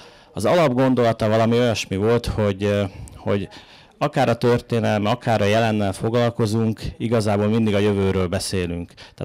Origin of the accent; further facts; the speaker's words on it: Csömör, Pest, Hungary; és viszont igen aktív evangélikus gyülekezeti életet éltem Csömörön, onnan származom, és ahol most is lakom.